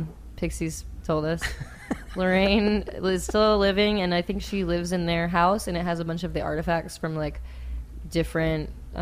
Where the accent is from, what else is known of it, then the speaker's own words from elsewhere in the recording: New York, United States; also born or lived in Connecticut; I'm from New York.